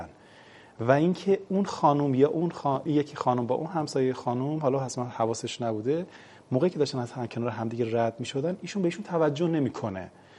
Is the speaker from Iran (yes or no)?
yes; Gilan, Iran; حقیر چون بچه گیلانم و بچه شمال هستم